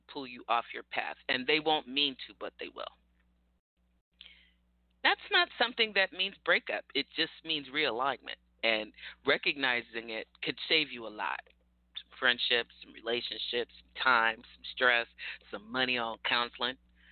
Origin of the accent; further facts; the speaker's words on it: California, United States; I'm from California.